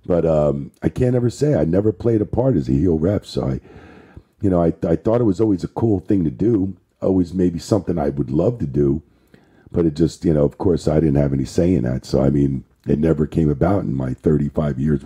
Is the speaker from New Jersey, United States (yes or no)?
yes; New Jersey, United States; me growing up outside of South Jersey, right, 20 minutes outside of Philadelphia, like Philly was your hometown. It was your backyard.